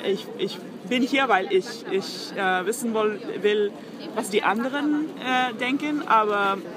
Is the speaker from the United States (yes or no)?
yes; United States; German is a second language; also born or lived in Venezuela; ich bin auch aus den USA